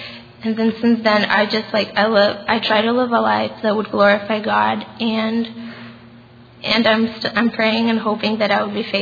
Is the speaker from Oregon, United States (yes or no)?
yes; Oregon, United States; I'm from Oregon. And I grew up in a Christian home